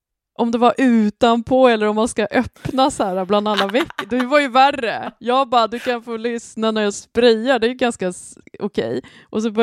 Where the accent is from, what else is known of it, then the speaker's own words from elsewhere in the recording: Sollentuna, Stockholm County, Sweden; jag är ju inte från någon stor villa i Sollis, utan jag är ju från Sollentuna centrum, så det är väl ganska likt.